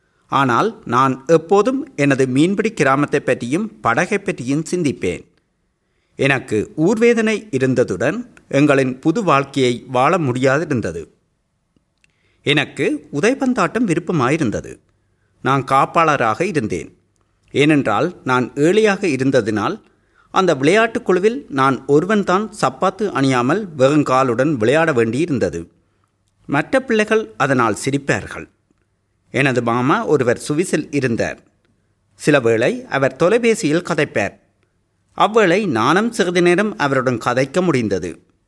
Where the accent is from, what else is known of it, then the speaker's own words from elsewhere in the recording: Northern Province, Sri Lanka; நான் யாழ்ப்பாணத்துக்கு அருகிலுள்ள கடல் சார்ந்த பிரதேசத்தில் பிறந்து வளர்ந்தேன்.